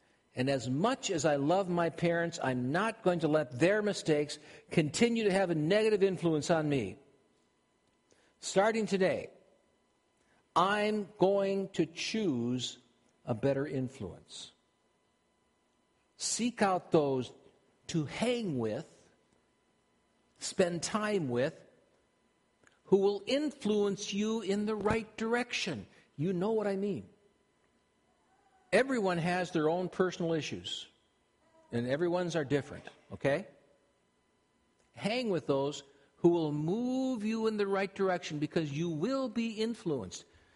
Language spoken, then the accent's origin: English; Minnesota, United States; I have an accent because I'm from Minnesota?